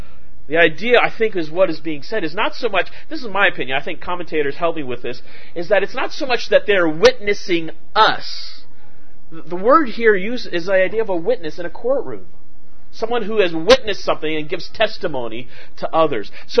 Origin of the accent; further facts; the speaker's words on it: Canada; I was born and raised in Canada, and Canada was known for a number of years of having some really great track stars.